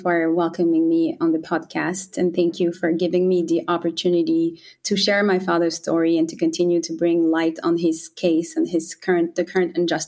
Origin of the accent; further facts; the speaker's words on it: Rwanda; born there; I was born in Rwanda in 1993.